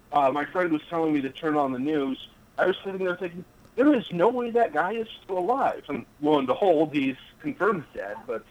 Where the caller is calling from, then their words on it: Cedar Rapids, Iowa, United States; Cedar Rapids, Iowa.